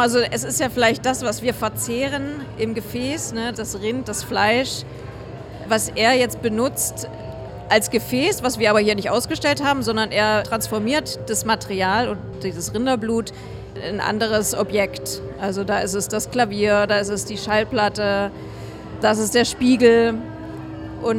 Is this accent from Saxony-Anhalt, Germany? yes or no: yes; Halle, Saxony-Anhalt, Germany; also wir sind beide aus Halle, aber wir haben uns in Berlin tatsächlich erst kennengelernt